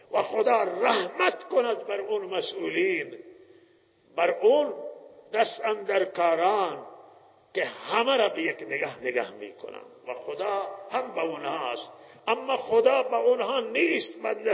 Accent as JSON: {"language": "Persian", "country": "Iran", "said": "و ما ایرانیم، ما ایرانیان"}